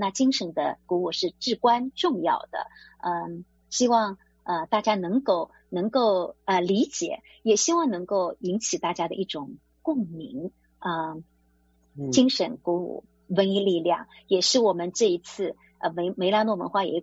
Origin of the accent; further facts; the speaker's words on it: Daishan, Zhejiang, China; born there; 因为我自己是出生在一个海岛，就是舟山群岛，有一个岱山岛，那是一个海岛。